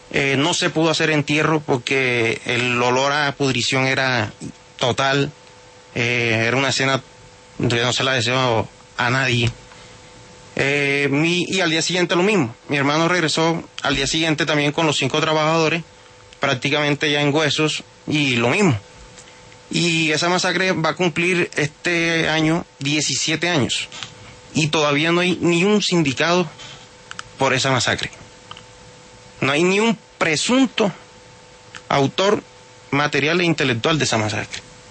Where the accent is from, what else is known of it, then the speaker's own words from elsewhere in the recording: San Juan Nepomuceno, Bolívar, Colombia; soy oriundo de San Juan de Ponceno Bolívar.